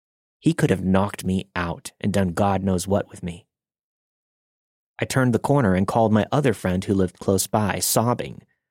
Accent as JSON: {"language": "English", "town": "New York City", "region": "New York", "country": "United States", "said": "I'm from New York City, and I'm used to seeing crazy things."}